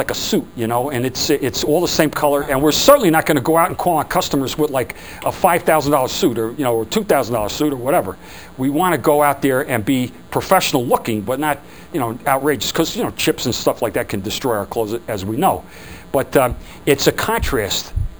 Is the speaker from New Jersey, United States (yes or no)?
yes; New Jersey, United States; I'm from Jersey.